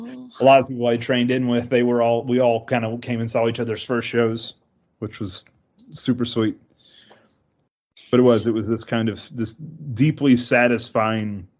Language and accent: English; the South, United States; accent: Southern; I have a thick natural accent, you know, being born and raised in the South.